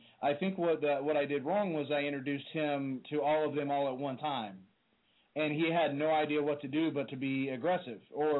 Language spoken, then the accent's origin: English; Chattanooga, Tennessee, United States; So I went to Boyd Buchanan High School, a little small private school there in Chattanooga.